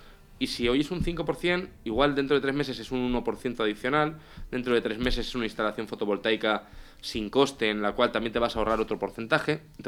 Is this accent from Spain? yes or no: yes; Spain; como somos españoles